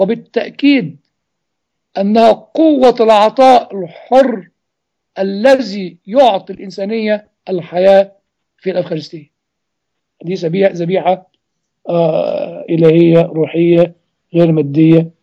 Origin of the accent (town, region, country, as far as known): Egypt